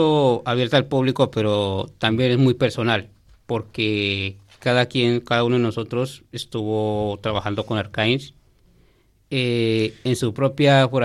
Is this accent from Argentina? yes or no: no; Colombia; now in Vizcaya, Spain; También darte a conocer de mi cultura, de mi gastronomía, la de mi país, mi ciudad natal, y el cómo es el día a día allí.